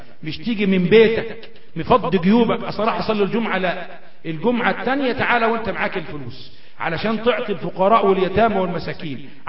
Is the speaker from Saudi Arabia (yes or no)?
no; Egypt; اللهم اجعل بلدنا مصر آمنة مطمئنة